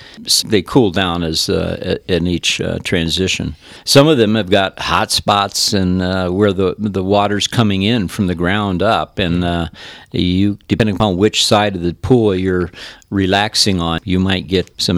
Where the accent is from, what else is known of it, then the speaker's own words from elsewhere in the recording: Buffalo, New York, United States; from Buffalo, New York.